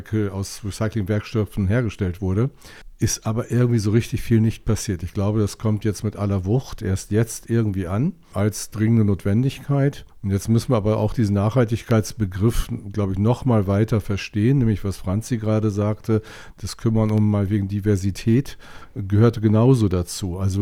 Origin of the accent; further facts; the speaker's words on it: Osnabrück, Lower Saxony, Germany; dann wird meine Heimatstadt Osnabrück am Strand sein, sprich am Meer liegen.